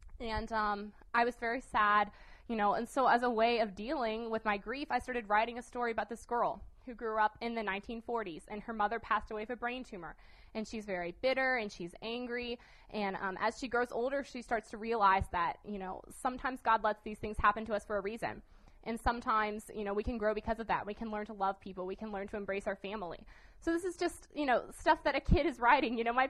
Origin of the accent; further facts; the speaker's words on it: Virginia, United States; I am from Virginia, so I'm kind of like saying y'all as much as I can this week because I keep getting weird looks whenever I say it